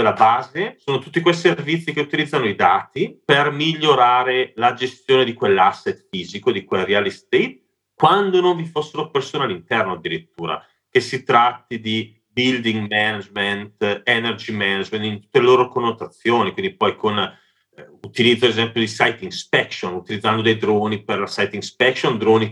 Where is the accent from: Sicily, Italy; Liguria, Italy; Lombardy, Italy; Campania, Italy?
Lombardy, Italy; Bergamo; accent: Bergamasque, Val Seriana; Posso partire, essendo io bergamasco, si sentirà forse dal mio accento, valseriana per chi ha l'orecchio fine, da un bellissimo progetto fatto nella mia città d'origine